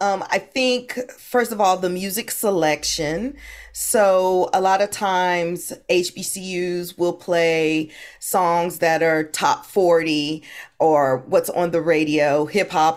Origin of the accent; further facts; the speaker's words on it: Hampton, Virginia, United States; And I grew up in Hampton, Virginia.